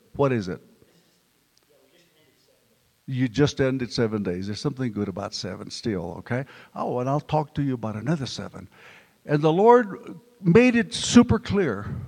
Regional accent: San Antonio, Texas, United States; I mean, hey, I come from San Antonio up here. What's wrong? Sub-freezing temperatures.

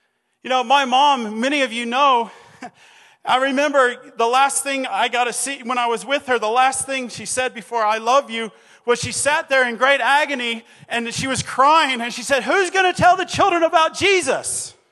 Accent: Pagosa Springs, Colorado, United States; I grew up here in Pagosa riding my bike. I love Colorado.

